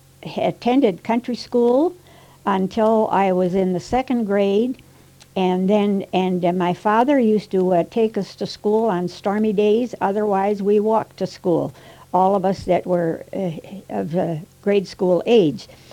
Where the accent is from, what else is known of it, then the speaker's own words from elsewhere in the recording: Iowa, United States; I was born in Winnebago County, north central Iowa, my parents lived on a farm.